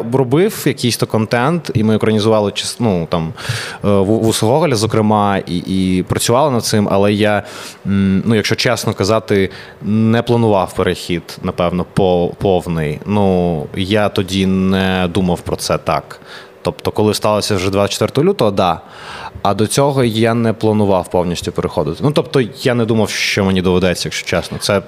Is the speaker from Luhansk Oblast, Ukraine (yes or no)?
no; Odesa, Odesa Oblast, Ukraine; Ukrainian is a second language; я прям не знав українську мову, бо в мене не було її в житті. Я з Одеси, з півдня, і якось так сталося, що я майже її ніде не чув.